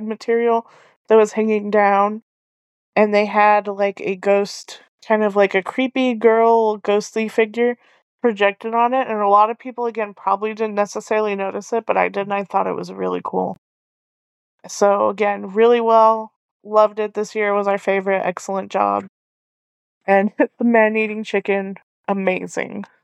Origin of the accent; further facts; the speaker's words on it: Las Cruces, New Mexico, United States; because I'm from Las Cruces, New Mexico, which is close to Hatch, and we have amazing green chili.